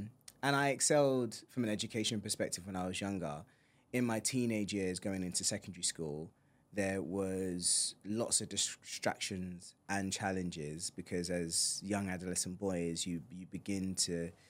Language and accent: English; Woolwich, London, United Kingdom; Growing up in Southeast London was cool.